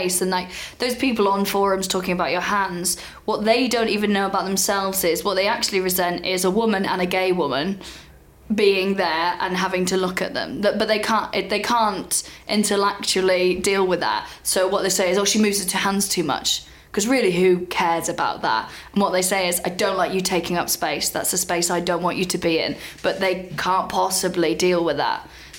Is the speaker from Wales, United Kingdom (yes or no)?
yes; Wales, United Kingdom; accent: neutral; I've always had, like, a weirdly neutral accent. I never sounded like the people back home in Wales. None of my friends did, even the first language Welsh people. So people would be like, you don't sound very Welsh.